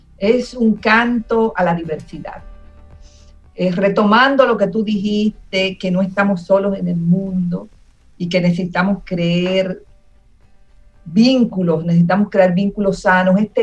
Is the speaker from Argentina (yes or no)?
no; Dominican Republic; Un tema que no se quiere tocar mucho y que negamos como dominicanos.